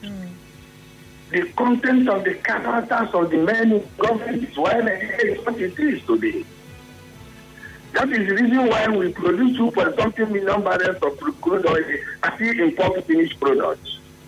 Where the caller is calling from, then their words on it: Port Harcourt, Rivers, Nigeria; Yeah, I'm calling from Arumakwu, Port Harcourt.